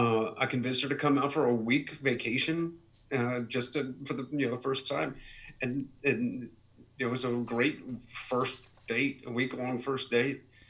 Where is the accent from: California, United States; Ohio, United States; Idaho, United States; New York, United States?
Ohio, United States; Akron; And I grew up in Akron, Ohio.